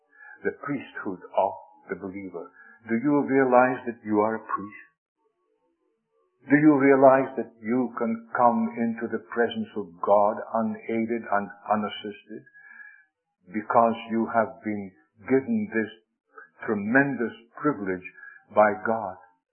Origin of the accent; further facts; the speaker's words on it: Scotland, United Kingdom; When I was growing up in Scotland, we used to sing that hymn very often.